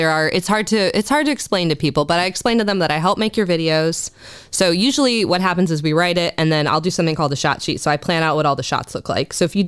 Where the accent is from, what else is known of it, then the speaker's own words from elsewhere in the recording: Novi, Michigan, United States; also born or lived in Southern Illinois / West Texas / North Carolina; I am. I'm from Michigan. I'm from Novi, Michigan. I moved around a lot as a kid. I have lived in Southern Illinois. I lived in West Texas.